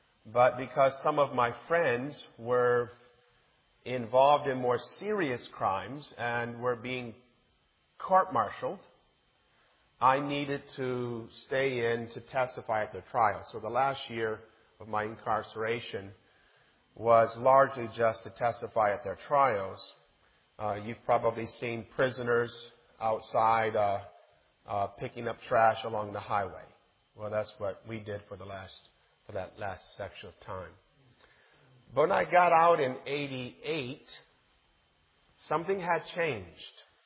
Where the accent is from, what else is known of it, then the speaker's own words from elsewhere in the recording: Lansing, Michigan, United States; Now, I'm from Lansing, so I know of Saginaw.